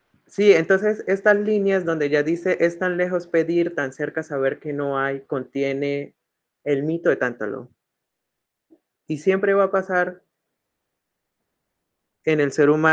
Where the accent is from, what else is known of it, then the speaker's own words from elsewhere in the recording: Bogotá, Colombia; now in Manizales, Colombia; yo no soy de Manizales, ¿no? Soy de Bogotá, me conocí con Sebastián desde Bogotá, y no sé, vine a parar acá por cuestiones del amor.